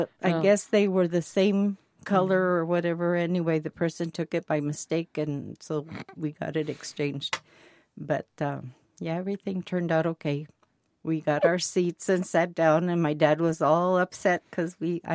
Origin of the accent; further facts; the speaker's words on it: Yuma, Arizona, United States; also born or lived in Tucson; I was born in Tucson, Arizona, but when I was like a month old, my mom and dad got married in Tucson. They moved to Yuma.